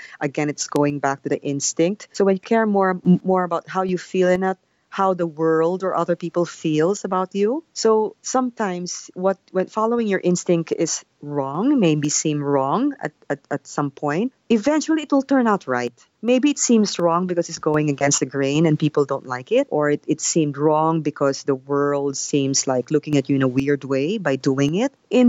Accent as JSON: {"language": "English", "country": "Philippines", "said": "I'm a Filipino, and I'm very much, I've worked all my life in the Philippines"}